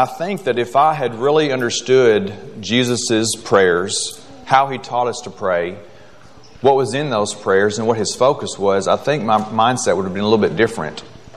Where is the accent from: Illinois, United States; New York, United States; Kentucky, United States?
Kentucky, United States; I grew up in Kentucky, and we don't get a whole lot of tornadoes out there